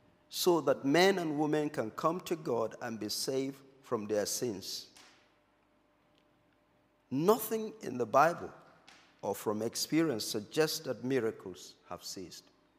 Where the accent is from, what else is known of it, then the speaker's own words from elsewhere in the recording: Jos, Plateau, Nigeria; born there; I was born in Jos, Northern Nigeria